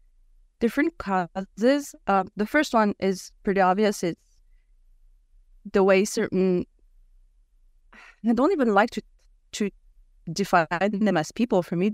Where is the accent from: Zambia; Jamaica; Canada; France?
France; Paris, Île-de-France; I'm French, you know, my background is Algerian and I'm very proud of being Algerian, but I'm French, like my hometown is Paris.